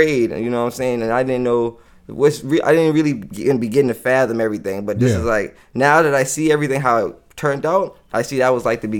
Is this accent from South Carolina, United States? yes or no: yes; Charleston, South Carolina, United States; So I'm from James Island, Charleston, South Carolina. A few people know me out here. You know, some people don't, but that's where I'm from. Grew up, born and raised down there, right?